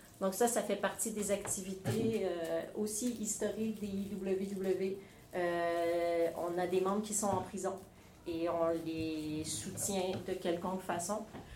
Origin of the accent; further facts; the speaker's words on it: Quebec, Canada; moved away; Aujourd'hui, moi, je viens du Québec, donc j'ai une petite expérience là, qui commence à dater. Ça fait 2 ans que je suis ici maintenant.